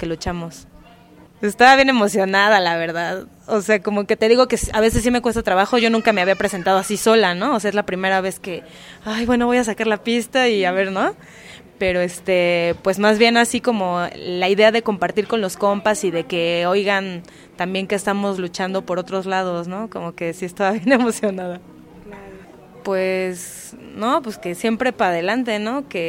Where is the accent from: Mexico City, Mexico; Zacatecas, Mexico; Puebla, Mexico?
Mexico City, Mexico; vengo del Distrito Federal